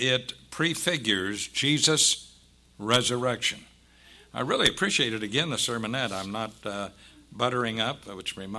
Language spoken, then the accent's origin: English; Kansas, United States; I come from Western Kansas, so we had horses.